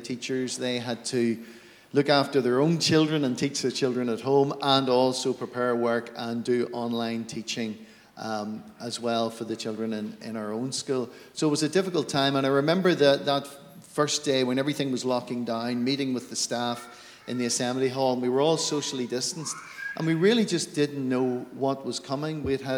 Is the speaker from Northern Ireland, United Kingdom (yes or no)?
yes; Lurgan, Northern Ireland, United Kingdom; now in Portadown, United Kingdom; I'm from Lurgan, just live outside Portadown now at the moment.